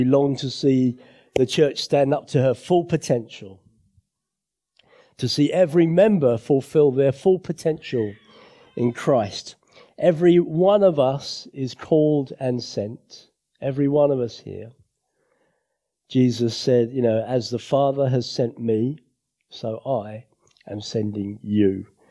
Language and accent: English; Orpington, London, United Kingdom; I grew up in Orpington, not too far, just the other side of the M25, over the other end of the A2 or so.